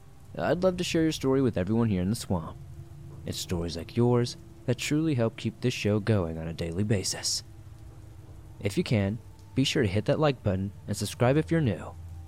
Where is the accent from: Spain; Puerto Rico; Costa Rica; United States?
Costa Rica; English is a second language; English is not my native language, so I am sorry if I make some mistakes in the grammar. Just to be straightforward, I'm from Costa Rica